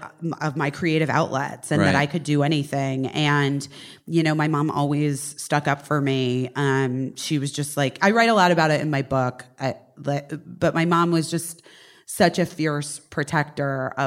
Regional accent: Scottsdale, Arizona, United States; moved away as an adult; also born or lived in Oak Park, Illinois; I was born in Oak Park, Illinois. And then we moved to Arizona when I was six. Scottsdale, Arizona.

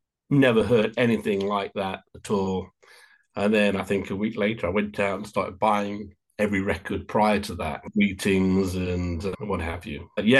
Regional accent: United Kingdom; It's quite a strange one, considering I'm British.

